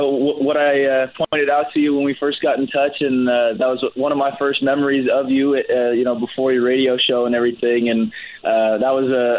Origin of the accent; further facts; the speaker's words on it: California, United States; I grew up Jewish here in the Bay Area